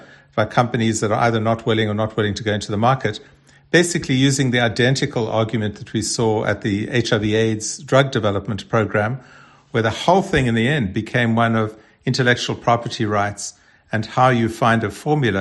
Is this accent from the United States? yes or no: no; South Africa; I'm from South Africa.